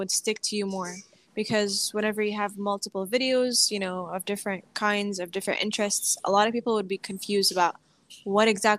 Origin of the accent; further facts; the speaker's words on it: Qatar; Mm-hmm. I was born and raised in Qatar. I'm originally Syrian